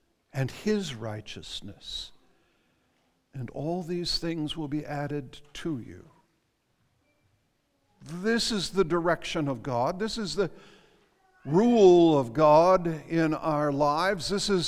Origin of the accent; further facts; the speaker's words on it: United States; I'm an American. I want all that I can get too.